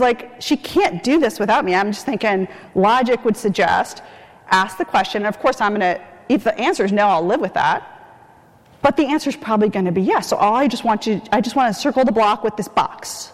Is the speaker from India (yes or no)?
yes; India; As a girl, as an Indian Islamic girl, my job, my value, was to marry well.